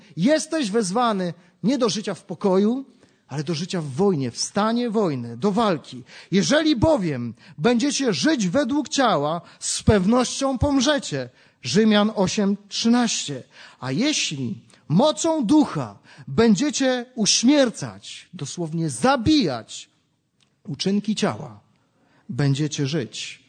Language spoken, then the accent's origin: Polish; Gdańsk, Pomeranian Voivodeship, Poland; a jestem z Gdańska, więc w Brzeźnie mieliśmy szkołę